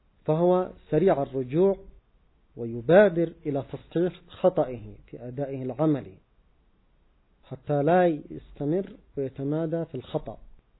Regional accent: Yemen; ومن المعروف مثلا عندنا في اليمن

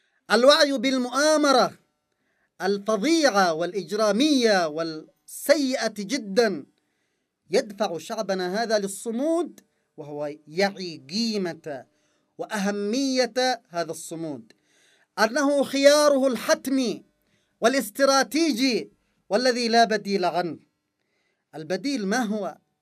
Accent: Yemen; نحن كيمنيين، كشعب يمني، نحن المعنيون بأمرنا

